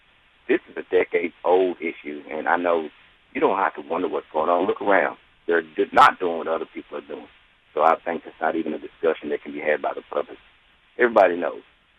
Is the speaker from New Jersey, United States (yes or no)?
no; Nashville, Tennessee, United States; I was born and raised in Nashville, Shelby Avenue area